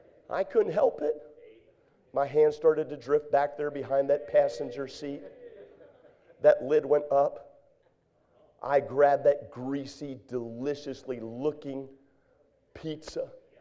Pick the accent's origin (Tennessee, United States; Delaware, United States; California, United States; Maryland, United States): Maryland, United States; I was raised in Maryland.